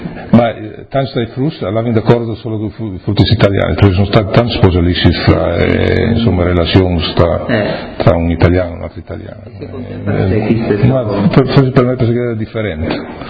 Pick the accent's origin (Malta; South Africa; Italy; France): South Africa; Amanzimtoti, KwaZulu-Natal; La junior a Uncomas, la senior era un paese che si chiamava Mazimtoti, che era 20